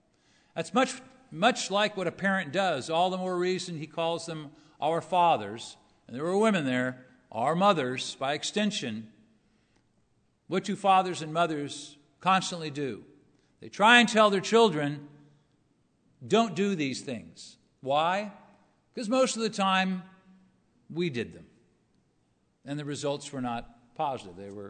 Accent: Los Angeles, California, United States; When I grew up in Los Angeles, or near Los Angeles, there was one building.

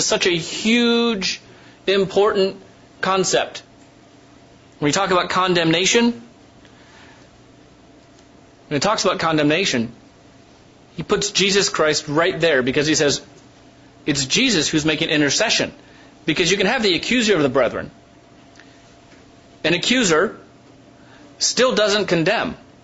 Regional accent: Ohio, United States; also born or lived in Arizona; When I was growing up in Ohio, there were friends that I was very close to, and we got together quite often. When I moved to Arizona, I didn't do that as much anymore.

